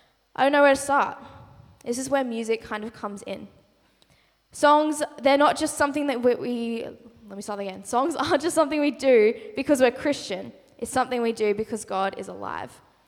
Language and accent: English; Australia; as cool as our Aussie language is, sometimes our words kind of have lost the meaning in the translation